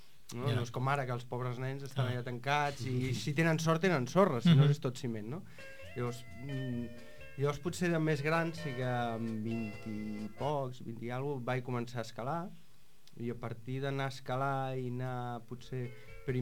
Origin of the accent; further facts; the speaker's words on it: Santa Eulàlia de Ronçana, Catalonia, Spain; o Caldes o Sant Feliu o Santa Eulàlia, que és d'on sóc jo, sempre tenim la natura molt a prop